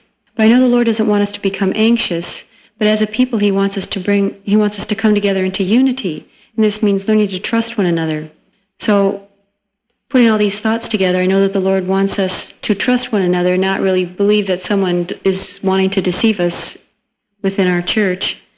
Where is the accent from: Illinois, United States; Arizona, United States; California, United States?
Illinois, United States; Glenview; And I said, yes, I'm from Glenview.